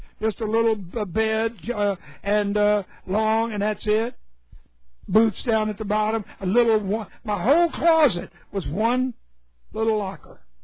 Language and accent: English; United States; I'm not from here. I'm from America. I'm from somewhere else.